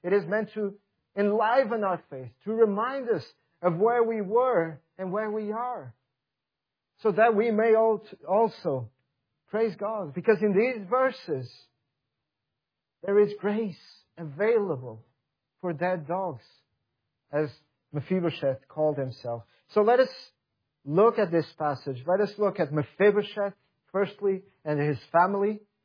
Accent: Portugal; English is a second language; I'm the pastor there. I do excuse my accent. I'm not originally from around these parts. I'm from Portugal. And I was, let me just say a few things. I was raised in a nominally Roman Catholic background.

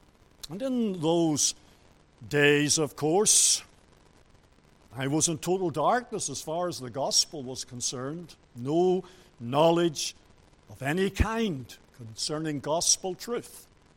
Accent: Donaghadee, Northern Ireland, United Kingdom; also born or lived in Bangor; When I was about 5 years of age, my family moved to Donaghadee, and we spent 9 years there. So that's where I spent my childhood, growing up into my early teens.

